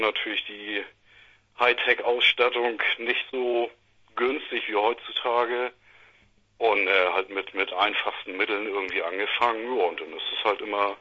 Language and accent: German; Flensburg, Schleswig-Holstein, Germany; born there; also born or lived in Pinneberg / Hamburg; ich komme ja eigentlich aus gebürtig aus Flensburg und dann habe ich irgendwie 30 Jahre im schrecklichen Pinneberg gewohnt